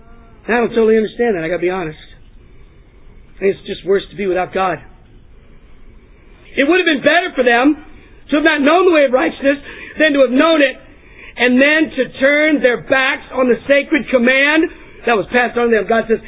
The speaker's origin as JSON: {"language": "English", "region": "Texas", "country": "United States", "tie": "born or raised there", "said": "I grew up with them in Texas and just believe they're supposed to be outside."}